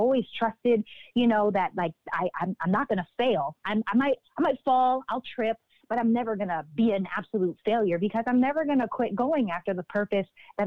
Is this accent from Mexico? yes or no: no; Regina, Saskatchewan, Canada; moved away as an adult; now in Los Angeles, United States; I am from Regina, Saskatchewan. Yes, I said it right. And that's in Canada. And I moved from Canada to Los Angeles to pursue acting.